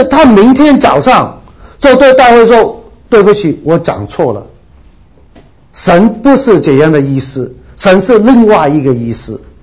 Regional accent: China

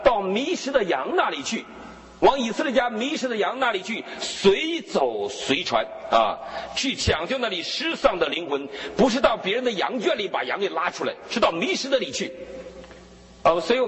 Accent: Northeast China, China; 在我们东北老家

